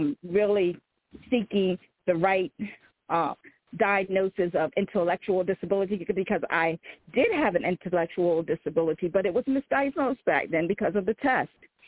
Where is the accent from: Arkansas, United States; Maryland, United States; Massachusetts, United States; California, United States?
Maryland, United States; Salisbury; That's where I'm from. I'm in from Salisbury, Maryland, on the Eastern Shore, raised there.